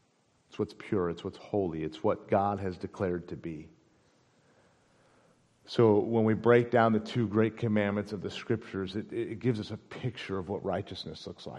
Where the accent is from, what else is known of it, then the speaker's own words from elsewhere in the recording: United States; I'm not from Costa Rica. I'm a part of a different country, a part of a different kingdom, and there's something that makes me different. It's that passport that says you were born in, you're a resident of, you are a member of the United States.